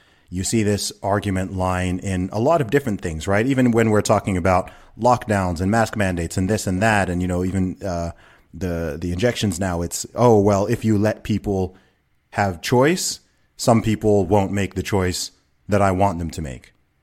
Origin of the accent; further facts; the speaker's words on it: Saudi Arabia; I grew up in the Middle East, you know, I grew up in Saudi Arabia.